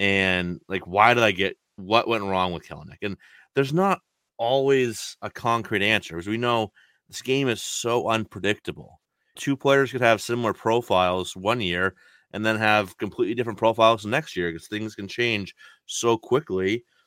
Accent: New England, United States

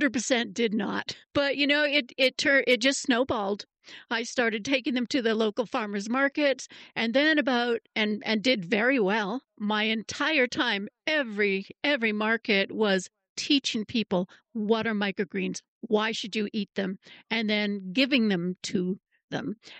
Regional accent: California, United States; also born or lived in Canada; So I grew up in California, although I'm Canadian, but we emigrated to California when I was young. Beautiful place to grow up back in the 60s and 70s. But I met my husband there, and we moved to Idaho.

